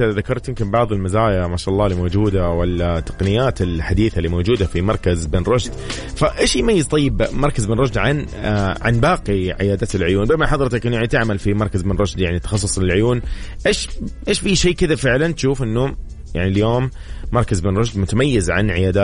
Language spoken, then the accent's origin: Arabic; Saudi Arabia; الشهر المهم لنا نحن كسعوديين